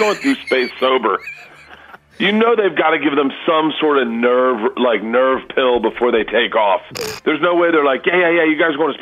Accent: Florida, United States; I think I grew up in Florida

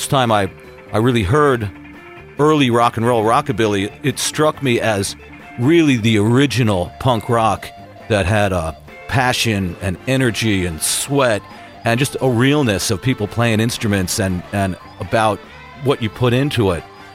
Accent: New York, United States; Yeah, I grew up in New York in the suburbs of the city and, you know, was a teenage rock and roll fan and musician

